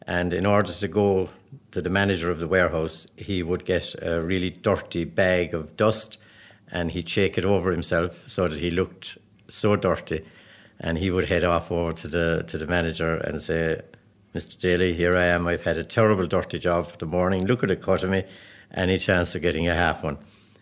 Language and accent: English; Midleton, Munster, Ireland; I was born in Middleton and went to school in Middleton and then joined a company in 1971.